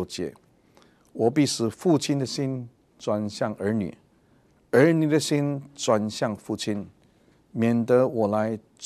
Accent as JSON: {"language": "Chinese", "country": "China", "said": "尤其当我们看到我们中国人的文化，中国人的家庭，经常我们是用责备的方式，经常我们是用骂的方式表明我们的爱"}